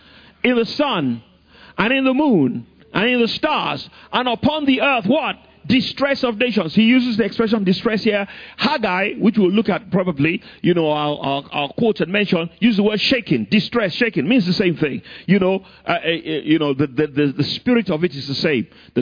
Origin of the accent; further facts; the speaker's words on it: Nigeria; also born or lived in England; we said, "Oh, we're from Nigeria, you know, through England, from Nigeria."